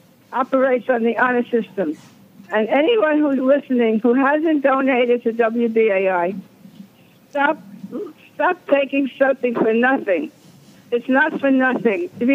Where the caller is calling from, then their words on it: Manalapan, New Jersey, United States; Yes, I'm calling from Manalapan, New Jersey.